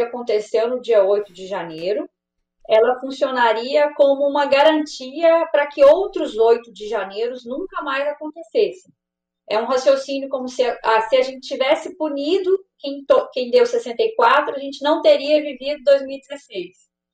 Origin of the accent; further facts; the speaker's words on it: Minas Gerais, Brazil; mas também sou mineiro, né?